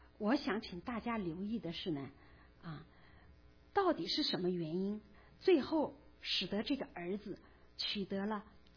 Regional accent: China; 我们中国人会说，凡事事不过三，对不对？

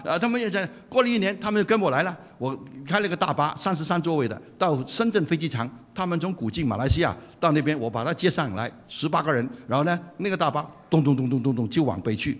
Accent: Hong Kong; 我65岁退休，我是香港人

